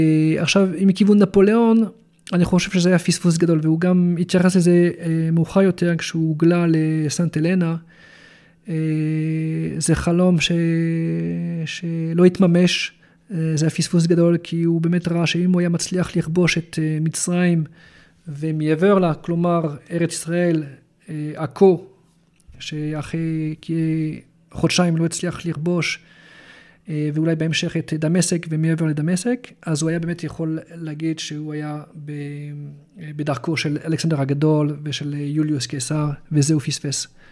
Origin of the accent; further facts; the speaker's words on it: Dijon, Bourgogne-Franche-Comté, France; כולל העיר מולדת שלי בדיג'ון. מי שמכיר mm-hmm. דיג'ון, עיר החרדל.